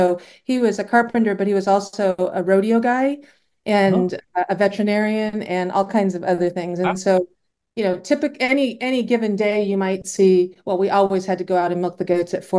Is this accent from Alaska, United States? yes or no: yes; Alaska, United States; I grew up in Alaska as well, so spend a lot of time in Sitka, Alaska when I can make it up there.